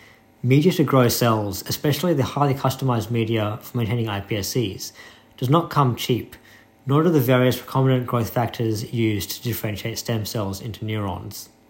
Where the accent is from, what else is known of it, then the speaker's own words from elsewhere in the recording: Australia; now in United Kingdom; As an Australian studying in the UK, friends at home often quip how excellent it must be to be situated near Europe